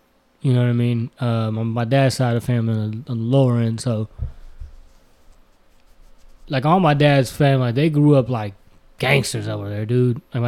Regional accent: United States; also born or lived in Pakistan; Nah, so I was born in America.

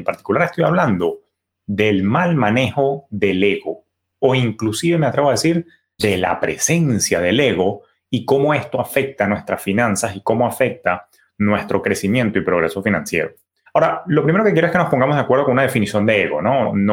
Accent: Venezuela; yo era ya tesorero de un banco comercial también en mi país natal. Es decir, de pasante a gerente de tesorería de un banco de tamaño mediano en Venezuela

